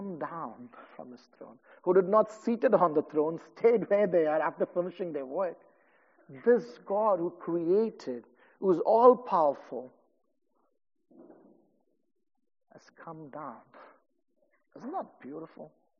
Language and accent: English; India; I come from India